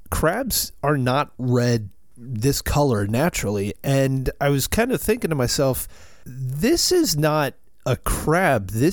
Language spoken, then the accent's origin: English; Maryland, United States; we're both from Maryland and both residing in Maryland.